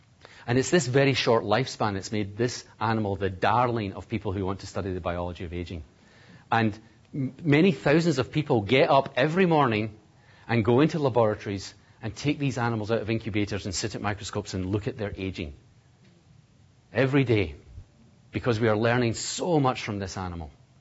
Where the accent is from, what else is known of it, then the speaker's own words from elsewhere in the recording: Scotland, United Kingdom; I, of course, being Scottish, think of Mary, Queen of Scots.